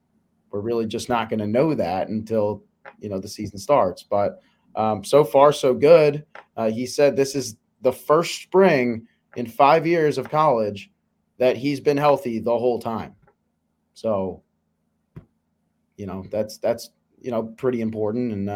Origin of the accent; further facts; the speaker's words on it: Chicago, Illinois, United States; now in State College, United States; I'm from Chicago and I came out here to Penn State, which it's been a great experience.